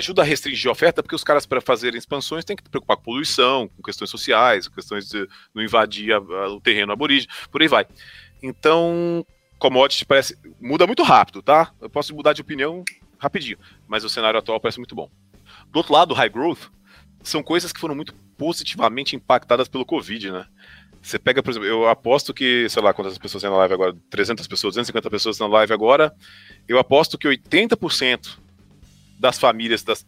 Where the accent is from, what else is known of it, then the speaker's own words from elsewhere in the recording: Goiás, Brazil; Eu brinco que eu sou do Goiás, né?